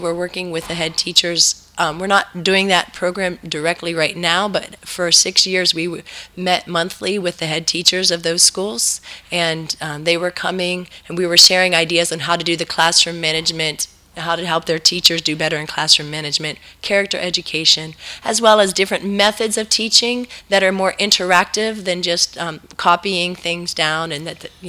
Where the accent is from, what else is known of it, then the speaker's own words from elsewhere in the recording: United States; I'm from the United States.